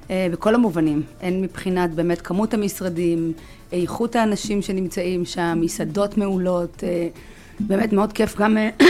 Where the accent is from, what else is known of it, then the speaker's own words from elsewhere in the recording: Ramat Gan, Tel Aviv District, Israel; אני רמת גנית במקור.